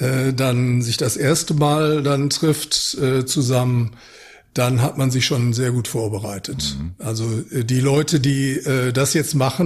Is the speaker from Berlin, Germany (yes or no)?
no; Mülheim, North Rhine-Westphalia, Germany; Und ich komme aus Mülheim.